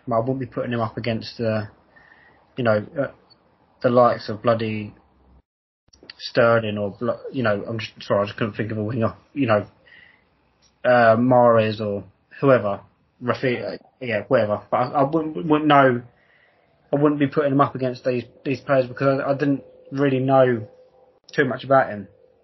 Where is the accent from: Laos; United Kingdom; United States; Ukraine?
United Kingdom; because we're British